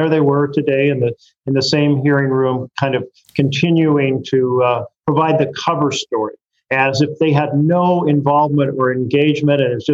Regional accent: Oregon, United States; growing up in Oregon and thinking about how the different branches of government worked

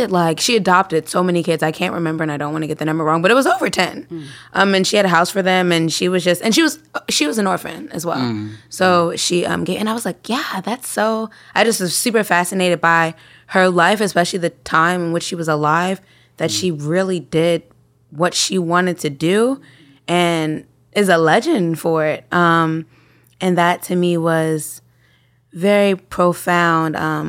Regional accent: Baltimore, Maryland, United States; so I grew up in Baltimore, did a whole bunch of all over the place. Ended up back in Baltimore when I was about 25

